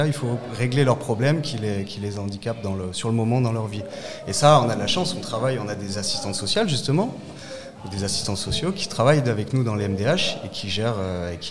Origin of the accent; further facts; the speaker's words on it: Saint-Martin-d'Hères, Auvergne-Rhône-Alpes, France; Et puis moi, je suis de Saint-Martin-d'Air, donc je suis revenu aussi.